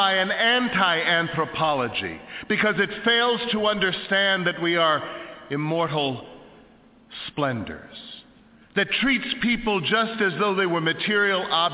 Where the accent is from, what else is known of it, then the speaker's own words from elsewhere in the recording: Brooklyn, New York, United States; now in Michigan, United States; I grew up in Brooklyn, New York.